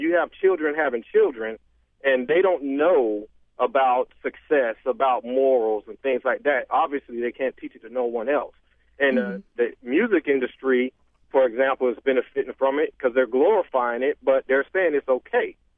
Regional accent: Miami, Florida, United States; now in Jacksonville, United States; I grew up in the ghetto. I'm from Miami and currently living in Duval County in Jacksonville.

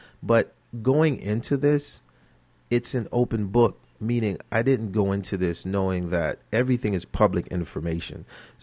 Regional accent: Haiti; With me, when it comes to Haiti, I am from Haiti.

